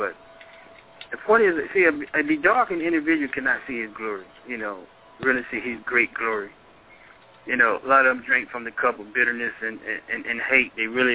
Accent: Shelton, Georgia, United States; I'm from Shelton, Georgia. I'm a manager.

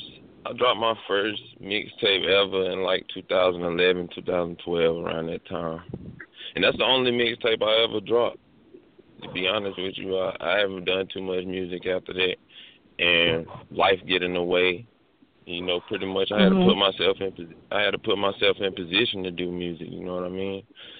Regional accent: Durham, North Carolina, United States; I'm from Durham, North Carolina, and I'm a songwriter.

